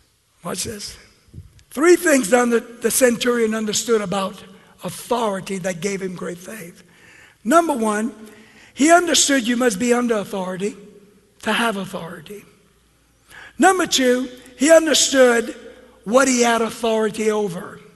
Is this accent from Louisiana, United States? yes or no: yes; Lauraville, Louisiana, United States; I'm from Lauraville, Louisiana, and I know better than that.